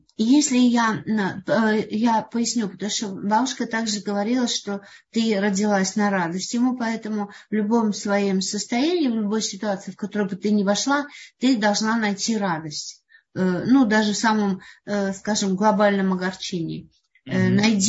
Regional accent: Slovakia; now in Russia; я не в России жила, попала сюда случайно, я из Словакии.

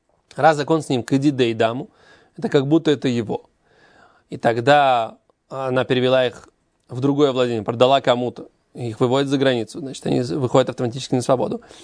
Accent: Russia; now in Israel; Какие мы русские? Мы не русские. Всю жизнь были евреями везде. Но просто мы приехали из России.

